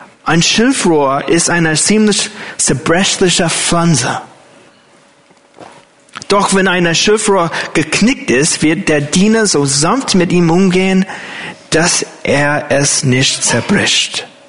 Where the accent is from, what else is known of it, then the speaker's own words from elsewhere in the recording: United States; German is a second language; Für mich als Amerikaner war es erstaunlich zu sehen, wie die Gemeinden in den USA nach dem September 11th voll waren.